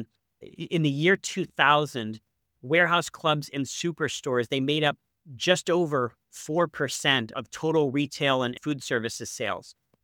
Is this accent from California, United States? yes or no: no; Ohio, United States; Again, I grew up in Northeast Ohio.